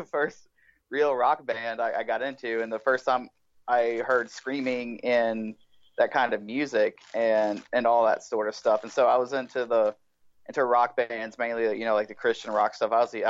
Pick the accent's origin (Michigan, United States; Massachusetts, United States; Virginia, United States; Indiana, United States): Virginia, United States; also born or lived in North Carolina; even though I was growing up in Virginia, like the town I grew up in is like right on the border, and so the church I grew up in was when we still started going when I lived in North Carolina, and we just moved across the border in Virginia.